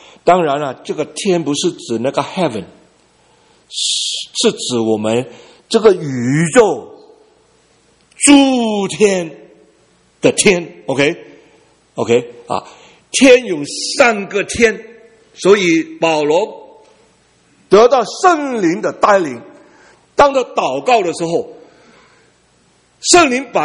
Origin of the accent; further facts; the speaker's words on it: Vietnam; now in Canada; 因为我在越南长大的时候啊，我天天只有，我上学的时候，只有闻到那个苹果的香味